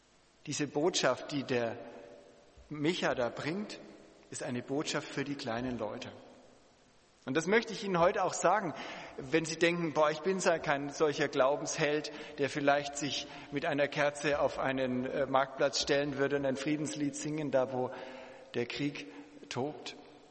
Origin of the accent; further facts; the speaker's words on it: West Germany, Germany; ich bin im Westen aufgewachsen